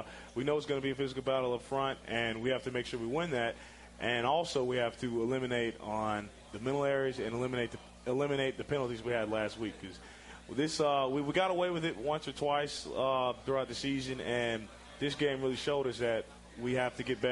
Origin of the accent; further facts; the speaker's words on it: Georgia, United States; But, you know, growing up in Georgia, everybody was a Falcons fan. All my homeboys back home have been sending me texts all yesterday.